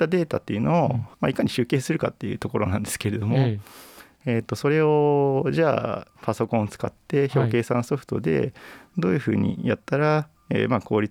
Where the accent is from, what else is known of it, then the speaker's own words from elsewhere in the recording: Tokyo, Japan; 私は東京の出身です。